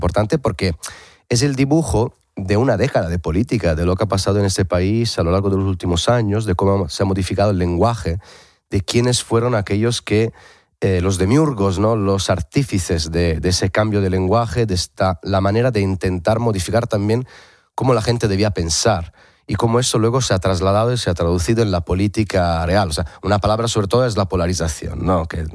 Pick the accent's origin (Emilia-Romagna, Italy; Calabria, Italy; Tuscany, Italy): Emilia-Romagna, Italy; Bologna; Spanish is a second language; yo soy de Bolonia, soy de Italia, estudié en la Universidad de Bolonia